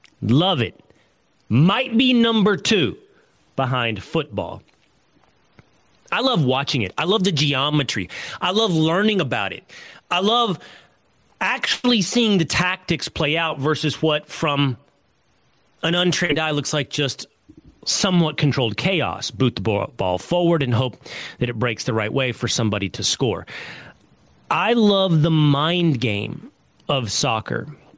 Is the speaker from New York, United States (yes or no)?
no; Sherman, Texas, United States; born there; I was born in Sherman, Texas, 1 hour away from Dallas.